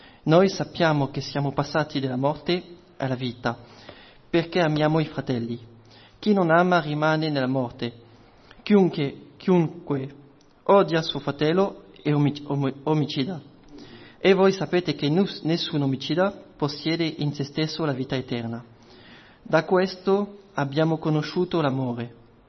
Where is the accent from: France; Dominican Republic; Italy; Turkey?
France; Italian is a second language; Già avete le salutazioni dei fratelli di Francia, Perché se avete capito con il mio accento, quelli che non mi conoscono sono francese.